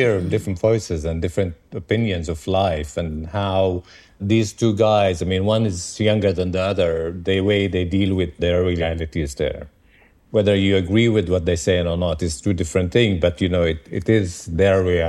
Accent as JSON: {"language": "English", "town": "Jerusalem", "region": "Jerusalem District", "country": "Israel", "tie": "born or raised there", "also_born_or_lived": "Tel Aviv", "said": "I grew up in Jerusalem and then Tel Aviv in 70s, 80s"}